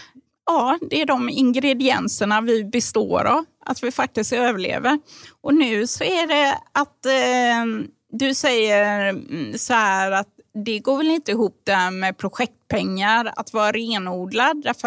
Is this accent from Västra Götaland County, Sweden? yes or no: yes; Gothenburg, Västra Götaland County, Sweden; Jag kommer ju ursprungligen från Göteborg, så att jag har ju fått lärt mig en del under resans gång.